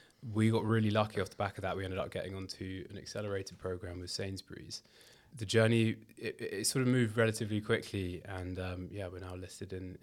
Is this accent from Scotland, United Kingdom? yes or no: no; London, United Kingdom; So I grew up in Kensal Rise in Northwest London